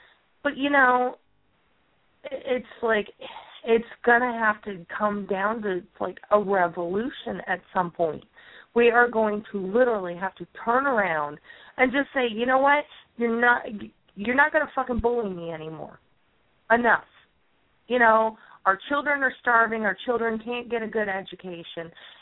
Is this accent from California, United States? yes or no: yes; California, United States; I used to really like Wells Fargo because I grew up in California.